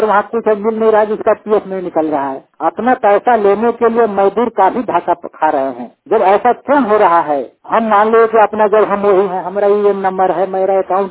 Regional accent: Palamu, Jharkhand, India; मैं पलामू डिस्ट्रिक्ट झारखंड का निवासी हूँ।

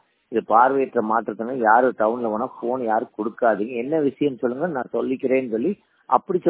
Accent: Somanur, Tamil Nadu, India; எங்க ஊர் சொந்த ஊர் சோம்னூர்.

